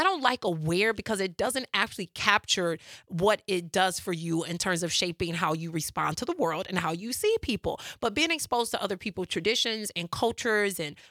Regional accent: Madison, Wisconsin, United States; growing up in Madison, Wisconsin, where I have coined as the sunken place

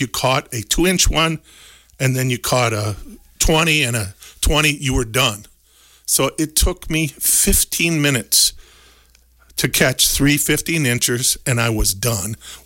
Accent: Gays Mills, Wisconsin, United States; also born or lived in Germany; That was my hometown. Correct. Mm-hmm. Gaze Mills.

